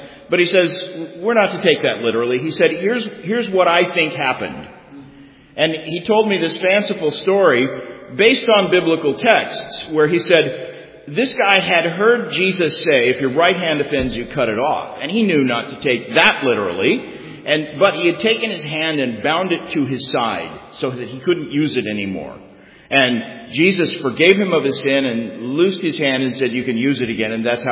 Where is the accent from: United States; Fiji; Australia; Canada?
United States; Tulsa, Oklahoma; I grew up in Tulsa, Oklahoma, which is the heart of the charismatic movement, the home of Oral Roberts University.